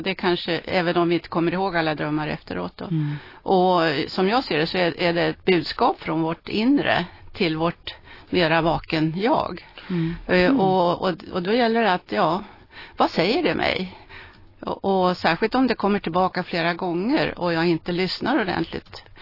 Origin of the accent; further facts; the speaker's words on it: Sweden; jag är svensk i alla fall.